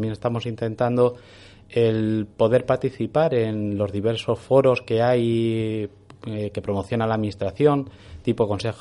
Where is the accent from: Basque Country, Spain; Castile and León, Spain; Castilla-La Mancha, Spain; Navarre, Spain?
Castilla-La Mancha, Spain; Toledo; somos de aquí de Toledo